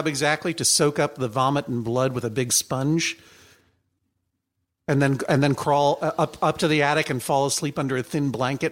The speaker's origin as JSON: {"language": "English", "town": "Milwaukee", "region": "Wisconsin", "country": "United States", "said": "pardon me, but I am from Milwaukee, and this does not comport to my standards."}